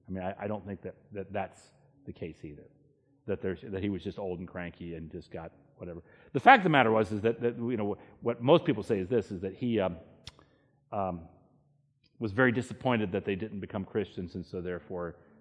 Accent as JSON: {"language": "English", "region": "Virginia", "country": "United States", "tie": "born or raised there", "said": "you all do know that I grew up in Virginia"}